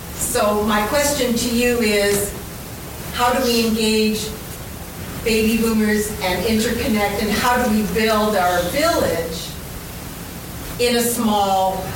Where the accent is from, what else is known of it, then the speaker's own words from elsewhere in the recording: Edmonton, Alberta, Canada; I'm from Edmonton, Alberta, Canada.